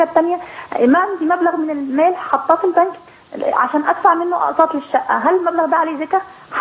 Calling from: Bahrain; عندنا في البحرين

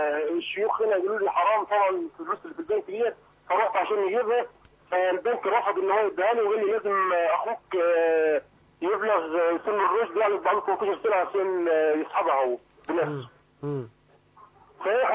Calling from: Beheira, Egypt; شيخنا عندنا في البحيرة المدرسة

